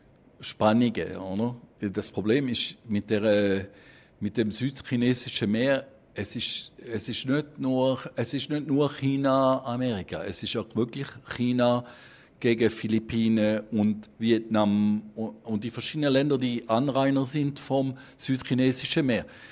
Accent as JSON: {"language": "German", "country": "Switzerland", "said": "und das können wir als Schweizer fast nicht realisieren, was das heisst. Wir wohnen ja in den Bergen, wir haben keine Deltas."}